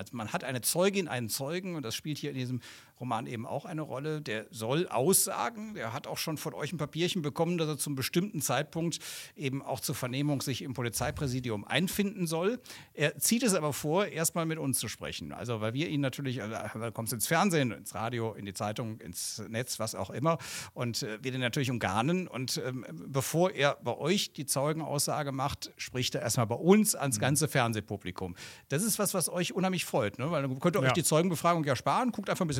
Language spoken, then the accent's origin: German; Rhineland, Germany; ich komme aus dem Rheinland